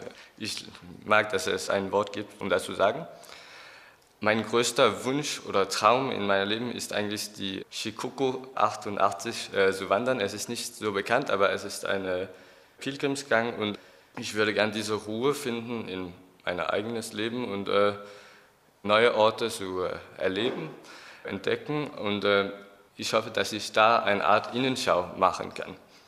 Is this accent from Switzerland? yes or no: no; Denmark; German is a second language; ich komme aus Dänemark. Ich wohne in der Hauptstadt Kopenhagen von Dänemark und ich bin im Jahr 2000 geboren. Ich lerne Deutsch